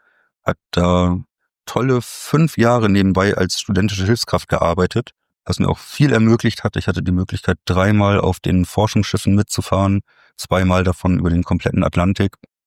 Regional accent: Kiel, Schleswig-Holstein, Germany; also born or lived in Bielefeld; Ich bin geboren, aber auch quasi wirklich nur geboren in Bielefeld und bin dann in Kiel aufgewachsen, beziehungsweise einem Randdorf von Kiel. Und bin hier in Kiel zur Schule gegangen, habe mein Abitur gemacht und dann auch mein gesamtes Studium in Kiel verbracht

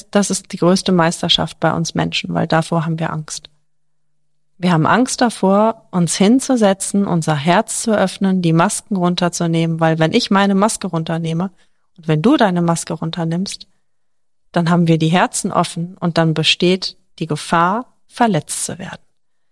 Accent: Cologne, North Rhine-Westphalia, Germany; born there; weil ich bin geboren in Köln

